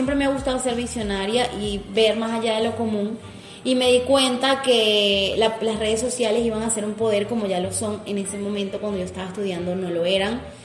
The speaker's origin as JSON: {"language": "Spanish", "town": "Valle de la Pascua", "region": "Guárico", "country": "Venezuela", "tie": "born or raised there", "moved": "as an adult", "lives_now": "Maracay, Venezuela", "said": "10 años aquí en Maracay, mucho tiempo estudiando y trabajando y ya viviendo acá y haciendo mi vida, pero no olvido mis raíces ni de donde nací, que es en Valle de la Pascua, donde me crié, donde hice mis primeros estudios académicos"}